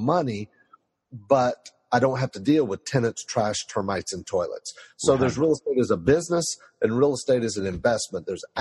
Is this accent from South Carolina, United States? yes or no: yes; Lake Wylie, South Carolina, United States; Yeah, I'm from Lake Wylie, South Carolina. I remember back in the 80s, man, I'm 57 years old